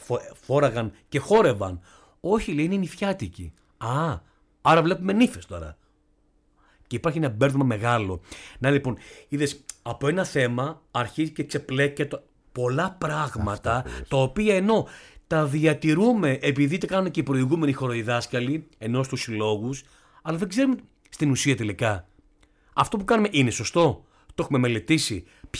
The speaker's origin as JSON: {"language": "Greek", "region": "Crete", "country": "Greece", "said": "Ναι, μπορώ να φορέσω μια φορεσιά και να δείξω ότι είμαι από την Κρήτη"}